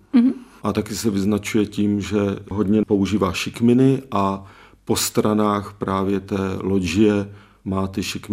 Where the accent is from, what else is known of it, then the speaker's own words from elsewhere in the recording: Moravia, Czechia; Ano, já jsem si všiml, u nás na Moravě, asi jsme byli chudší, tak všichni tomu říkali rádio, když to v Čechách to byla televize.